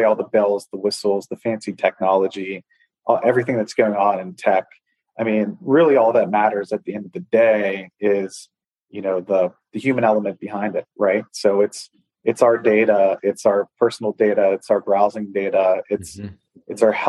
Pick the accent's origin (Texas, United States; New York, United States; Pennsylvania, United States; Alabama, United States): Pennsylvania, United States; Pittsburgh; I grew up in Pittsburgh, which is very much a blue collar town. And my family on both my mom and my dad's side were, you know, both very blue collar growing up.